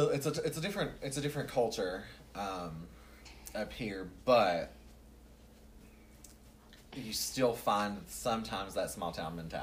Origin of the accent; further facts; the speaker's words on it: the South, United States; No, I'm from the South.